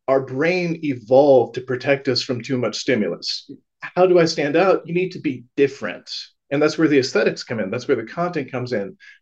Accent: Ann Arbor, Michigan, United States; in my hometown in Ann Arbor, I was driving along the road and I saw this sign

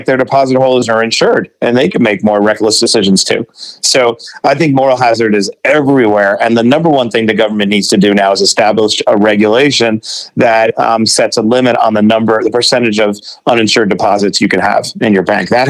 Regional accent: Queens, New York, United States; I'm from Queens, by the way, so I think I can exempt myself from that attitude.

